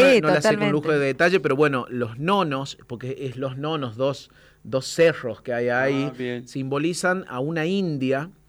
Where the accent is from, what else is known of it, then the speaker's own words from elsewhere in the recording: Villa Dolores, Córdoba, Argentina; yo nací y me crié en Villa Dolores, que es la ciudad más grande de Tras la Sierra